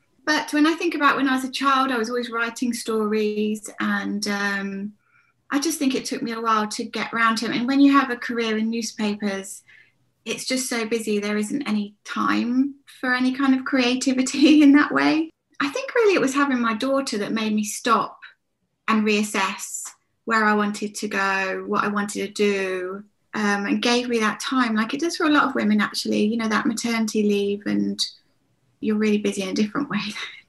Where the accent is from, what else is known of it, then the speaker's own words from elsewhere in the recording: Peterborough, East of England, United Kingdom; I'm from Peterborough, so that landscape's very familiar.